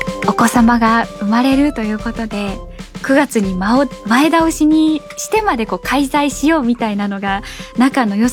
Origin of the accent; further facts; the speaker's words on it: Nara, Japan; 京都というと私奈良県出身なので、家族が奈良の方にいるんですね。